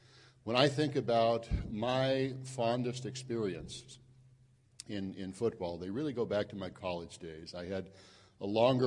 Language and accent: English; Bakersfield, California, United States; also born or lived in Minnesota; And I moved back at age two to his hometown, which became my hometown in Bakersfield, California. But I always had this secret desire to go back and visit my birthplace.